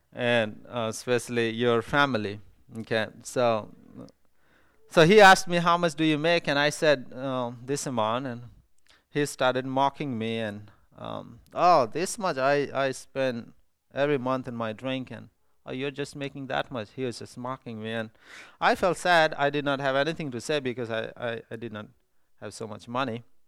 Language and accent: English; India; I'm from India.